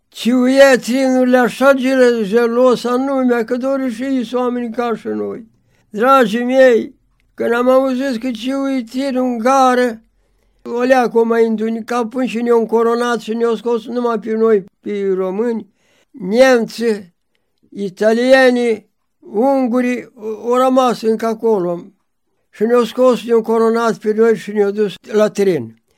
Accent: Șirbăț, Romania; era o femeie din Șirbăț, din satul meu

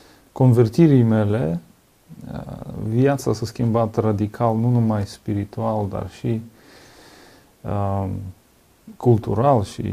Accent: Mirny, Sakha Republic, Russia; Romanian is a second language; now in Oradea, Romania; Eu vin din Republica Iacutia, care face parte din Federația Rusă și momentan, la 8.000 de kilometri aproximativ de Oradea. Uh-huh. Acolo m-am născut, în orașul Mirnei

